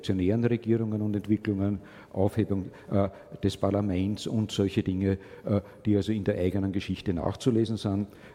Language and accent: German; Austria; Da sind wir als Österreicher relativ früh dran